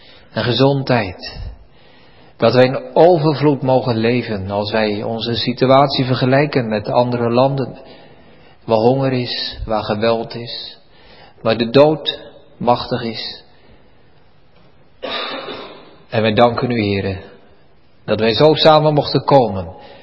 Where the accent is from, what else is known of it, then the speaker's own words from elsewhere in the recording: Netherlands; Heren, wij zijn ook Nederlanders, wij horen er ook bij. We hebben een zondvloed verdiend.